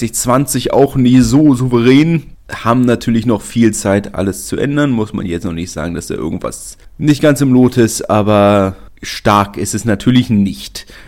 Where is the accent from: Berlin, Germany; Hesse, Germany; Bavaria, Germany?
Berlin, Germany; Als Berliner freut es mich natürlich sehr